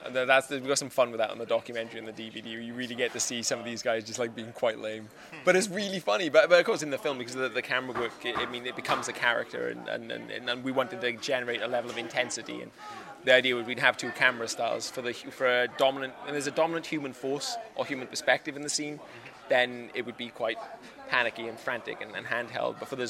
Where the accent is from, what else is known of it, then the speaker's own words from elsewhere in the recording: Swansea, Wales, United Kingdom; I'm from Swansea